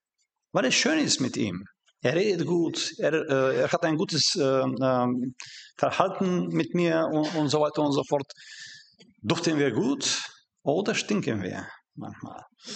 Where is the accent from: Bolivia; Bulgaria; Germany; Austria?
Bulgaria; German is a second language; Mit meiner Frau, wir kommen aus Bulgarien